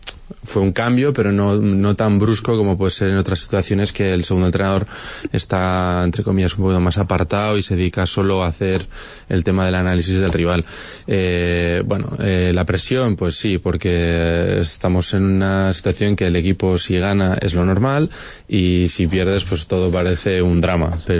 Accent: San Sebastián, Basque Country, Spain; Al final en todas las ciudades, yo soy de San Sebastián

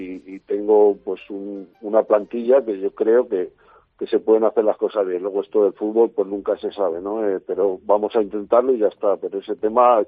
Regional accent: Ávila, Castile and León, Spain; Yo sabes que soy de Ávila

